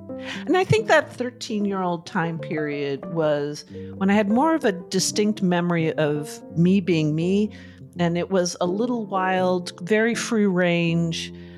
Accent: Hartford, Connecticut, United States; born there; I was born in 1962 in February, right before Valentine's Day in Hartford, Connecticut … two striking, tall, academic, adventurous parents.

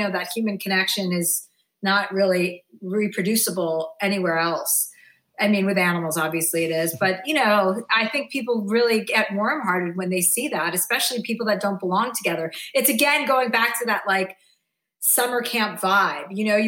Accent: New Jersey, United States; Like I grew up in New Jersey. There'd be winter storms and I always had my windows open and my fans on.

